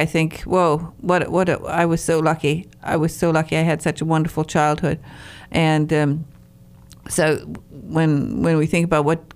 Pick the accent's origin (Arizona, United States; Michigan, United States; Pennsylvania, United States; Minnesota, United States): Michigan, United States; also born or lived in England; I had this delightful, wonderful childhood in the Upper Peninsula of Michigan